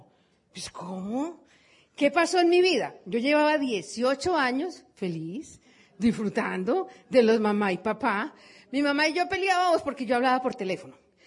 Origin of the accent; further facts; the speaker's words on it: Colombia; Le digo, yo soy de Colombia.